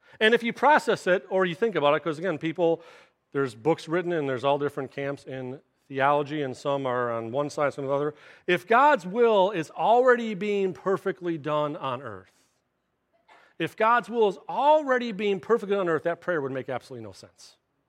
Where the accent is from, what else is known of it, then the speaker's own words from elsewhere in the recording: Michigan, United States; I was born and raised here on the East Side, hence the name the East Side Vineyard, and I was born and raised in the Catholic Church as well.